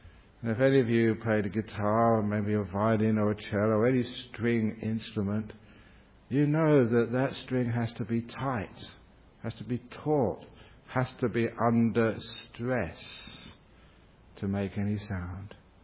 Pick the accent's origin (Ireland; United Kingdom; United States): United Kingdom; England; I said, I'm not crazy, I'm just English.